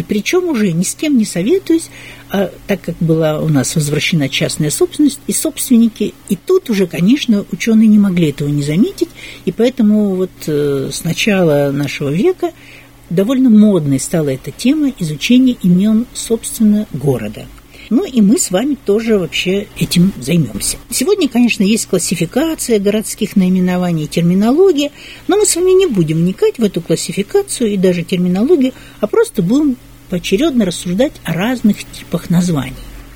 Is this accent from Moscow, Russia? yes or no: no; Krasnoyarsk, Krasnoyarsk Krai, Russia; И интересно, что когда я приехала из Красноярска, то я страшно удивилась, что тут тоже город на двух берегах.